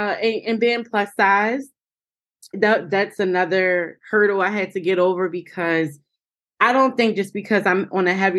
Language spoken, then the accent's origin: English; Baltimore, Maryland, United States; I am in Baltimore. I'm born and raised, planning on leaving soon.